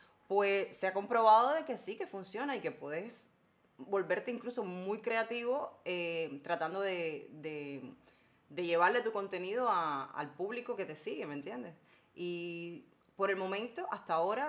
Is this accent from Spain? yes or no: no; Cuba; Los cubanos de por sí somos muy conservadores.